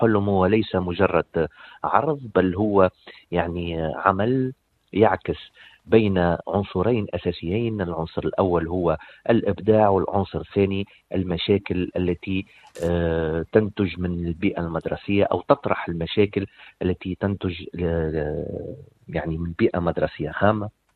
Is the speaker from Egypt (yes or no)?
no; Tunisia; now in United Arab Emirates; وفي إطار التعاون الدولي انتقلت من تونس إلى وزارة التربية والتعليم الإماراتية. عندي تقريبا 5 سنوات موجود لنا في الوزارة،